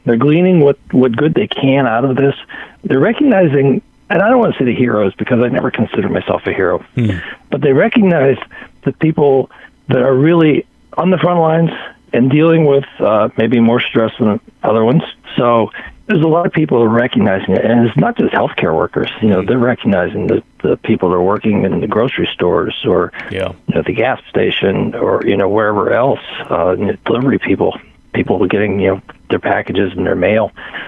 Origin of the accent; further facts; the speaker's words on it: Pittsburgh, Pennsylvania, United States; I'm from Pittsburgh, and so I just saw where UPMC is saying, it's time to get life moving again here.